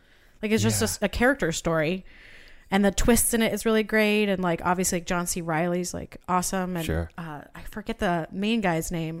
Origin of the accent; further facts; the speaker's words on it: Santa Barbara, California, United States; growing up in Santa Barbara, Santa Barbara. They've had some rough times with the mudslides.